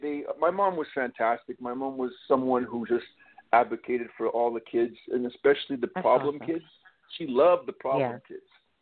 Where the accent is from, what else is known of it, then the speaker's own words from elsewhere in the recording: Canada; I grew up in Canada and basically started playing hockey at the age of 3.